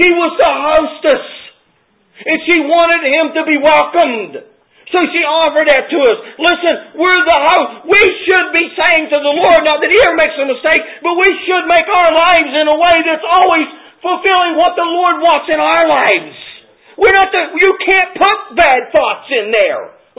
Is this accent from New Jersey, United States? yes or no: no; West Virginia, United States; Well, listen, I'm from Central West Virginia